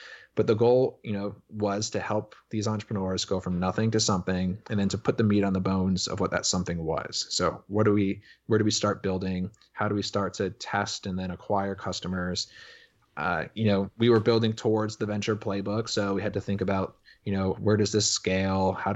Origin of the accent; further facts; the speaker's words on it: Connecticut, United States; I don't think I grew up in Connecticut, you know, the farther reaches of the New York City suburbs. Grew up in what was definitely Giants land, even though I became a Patriots fan.